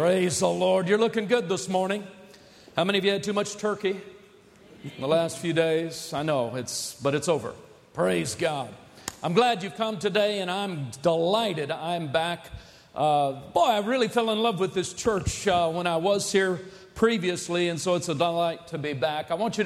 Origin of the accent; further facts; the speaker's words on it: California, United States; moved away as an adult; also born or lived in Texas; now in Arlington, United States; we come from Arlington, Texas. Grew up first in California, actually. Escaped and made it to Texas a number of years back in 1976.